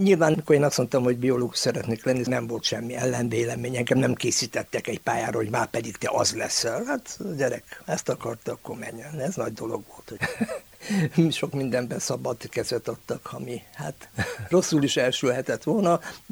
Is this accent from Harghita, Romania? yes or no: no; Cluj-Napoca, Cluj County, Romania; Valóban a kolozsvári aszfalton nőttem fel, de nekem mindig valahogy szimpatikus volt a vidék